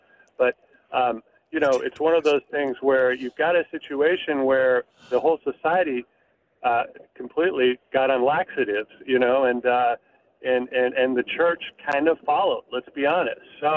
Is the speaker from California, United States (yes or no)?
yes; Berkeley, California, United States; I'm from Berkeley, California.